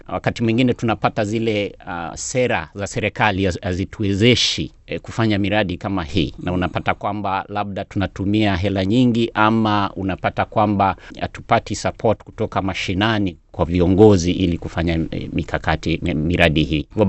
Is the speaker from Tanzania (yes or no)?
no; Kenya; Na hata mimi natoka Kenya, najua hayo vizuri.